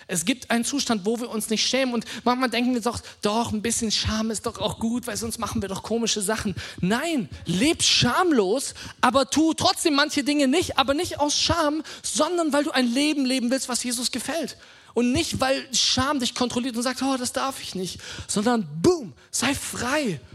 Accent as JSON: {"language": "German", "country": "Germany", "said": "so viele von uns sind gefangen, so vielleicht auch kulturell, so als Deutsche."}